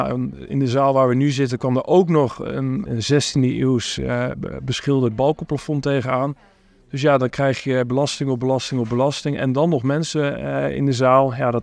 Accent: Arnhem, Gelderland, Netherlands; En ik ben een geboren en getogen Arnhemmer

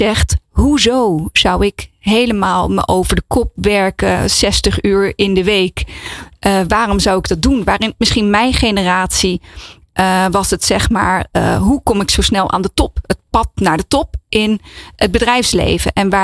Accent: Netherlands; Dus we zijn bevoorrecht dat we zijn opgegroeid in Nederland. In een westerse maatschappij waarin gezondheidszorg, alles, school, alles is goed geregeld.

